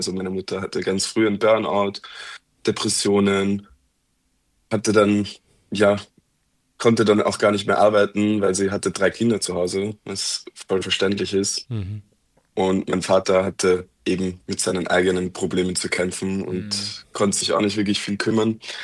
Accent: Vienna, Austria; ich bin in Wien groß geworden, im 10. Bezirk. Und wer jetzt zuhört und aus Wien kommt, der weiß, der 10. Bezirk ist so der verrufene Bezirk, wo Leute aufwachsen, die vielleicht nicht so viel Geld haben. Und zu der Kategorie habe ich auch gezählt.

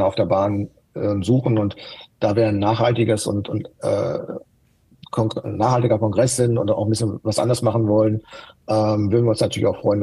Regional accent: Dortmund, North Rhine-Westphalia, Germany; jetzt komme ich aus Dortmund

